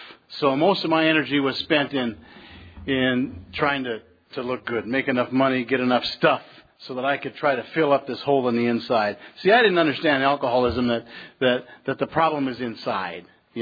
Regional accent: Phoenix, Arizona, United States; I'm from Phoenix, Arizona.

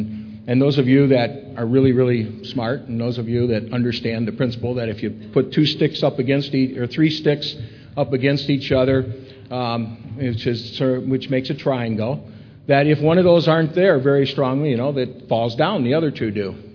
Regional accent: Ohio, United States; also born or lived in Michigan; I was born and raised in Ohio, and that's okay. I guess I'm a Buckeye, as you might say

